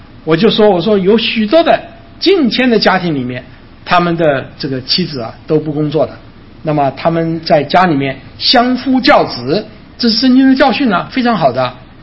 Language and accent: Chinese; China; 所以我们从我们中国人的老观念，这个落叶归根